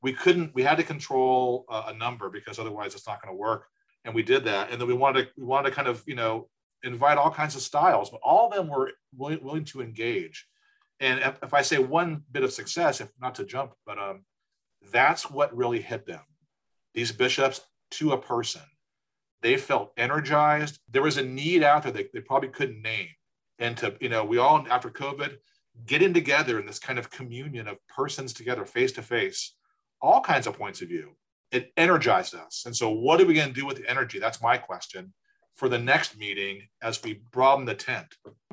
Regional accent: California, United States; I'm from California.

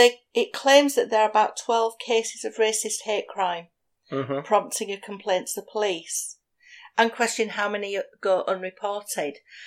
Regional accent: Yorkshire and the Humber, United Kingdom; accent: Yorkshire; growing up in Yorkshire

